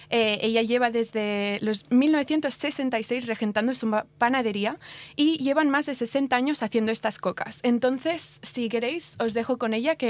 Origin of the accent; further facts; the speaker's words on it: Catalonia, Spain; como buena catalana, quería comprar una coca